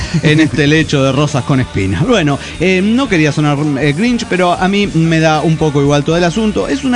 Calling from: Salta, Argentina; Soy de Huemón, de Salta, Argentina.

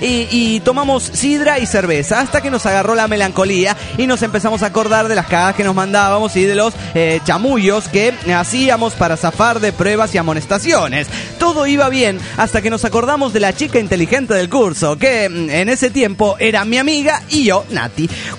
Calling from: Panama; de Panamá, desintegrado

